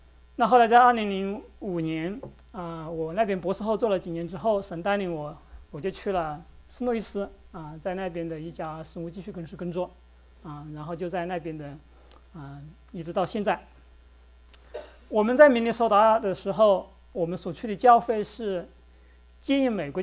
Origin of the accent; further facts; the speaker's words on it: Changsha, Hunan, China; moved away as an adult; now in United States; 我和我的妻子都是湖南长沙人。我的普通话没有好到一个说念别人听不出我是来自哪里的地步。